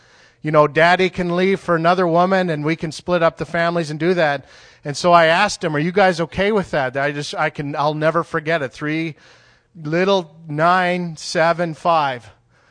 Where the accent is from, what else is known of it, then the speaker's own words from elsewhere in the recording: Canada; I'm a Canadian farm boy